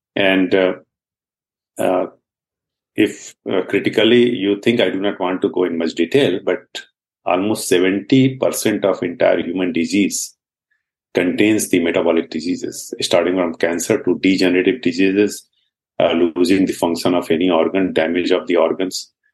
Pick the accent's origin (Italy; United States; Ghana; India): India; first language Hindi; English is a second language; So I started my journey from India. You can easily understand from my maybe accent. My mother tongue, that is Hindi, but of course we are talking in English right now. So I born in India